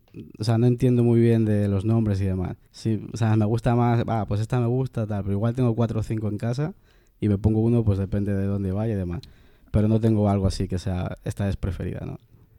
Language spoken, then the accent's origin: Spanish; Ecuador; Soy más de café. Como buen ecuatoriano que soy también, nosotros nos encanta mucho el café.